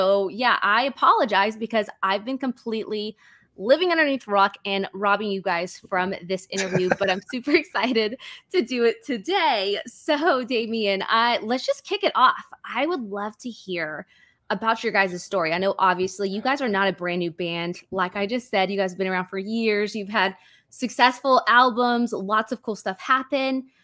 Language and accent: English; Oklahoma, United States; as you guys may or may not know, I am from Oklahoma.